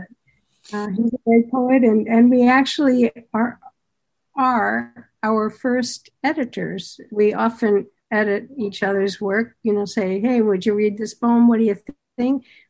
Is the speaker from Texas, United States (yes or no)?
no; Boston, Massachusetts, United States; I grew up in Boston, right outside Boston, but like a half a mile from Boston. And so Boston and Cambridge were really part of my life growing up.